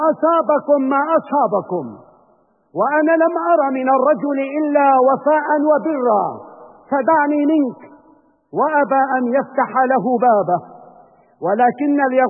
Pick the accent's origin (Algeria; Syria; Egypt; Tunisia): Syria; نحن كسوريين